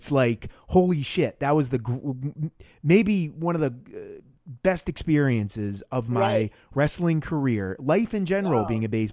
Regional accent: Springfield, Massachusetts, United States; now in Worcester, United States; What, I remember we have here in Worcester, I'm from Springfield.

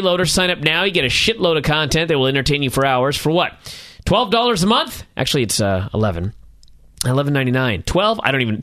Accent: Marysville, Washington, United States; I am from Marysville

